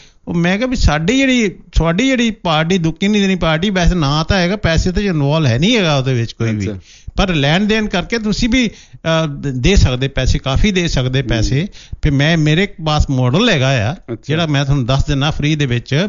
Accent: Assam, India; born there; ਮੇਰਾ ਜਨਮ ਅਸਾਮ ਬੰਗਾਲ ਦਾ ਹੋਇਆ, ਉੱਧਰ ਦਾ ਜਨਮ ਆ

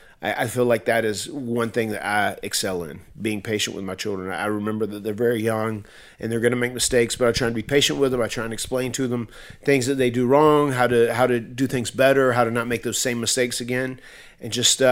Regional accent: North Carolina, United States; I'm from North Carolina and I'm an old country boy.

